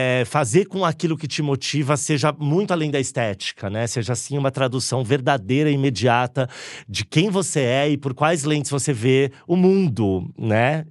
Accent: São Paulo, Brazil; born there; also born or lived in Limeira; Porque eu nasci em São Paulo, morei no interior quando eu era adolescente em Limeira. E voltei com 17 anos para cursar Santa Marcelina.

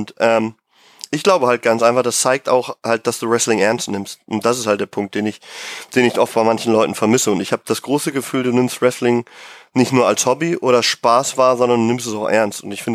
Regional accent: Austria; warum werden wir da immer nur als Österreicher drauf reduziert?

